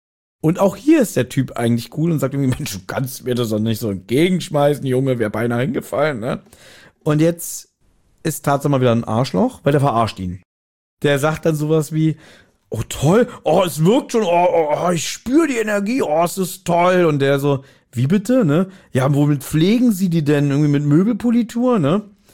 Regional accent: Berlin, Germany; Kann ich nur bezeugen, so sind wir Berliner.

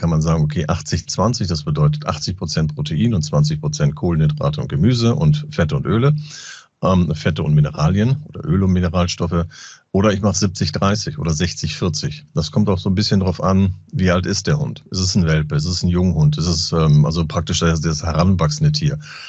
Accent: Lower Saxony, Germany; ich komme ja aus Ostfriesland.

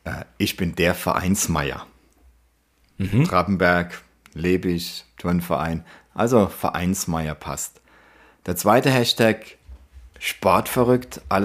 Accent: Worms, Rhineland-Palatinate, Germany; born there; bin mittlerweile 51 Jahre alt, bin verheiratet, habe 2 Kinder, wohne in Pfeddersheim, bin gebürtiger Leiselheimer, also ein Ur-Wormser

